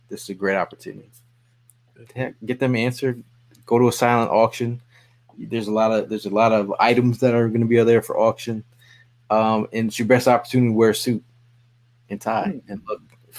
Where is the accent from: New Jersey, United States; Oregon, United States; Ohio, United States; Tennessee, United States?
Ohio, United States; Toledo; I'm from Toledo.